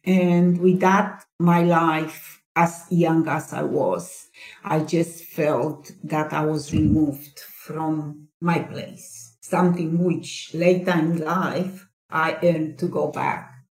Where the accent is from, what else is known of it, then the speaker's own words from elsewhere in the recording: Transylvania, Romania; born there; English is a second language; I was born in Transylvania, and in Transylvania, the part of Romania, which is, well, in a way, it's called the home of Dracula.